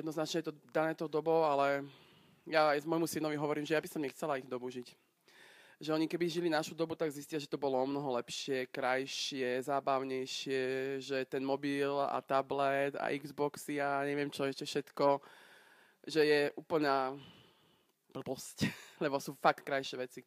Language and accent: Slovak; Bratislava, Bratislava Region, Slovakia; Viem, že ja som z Bratislavy, ani sme neboli na námestí.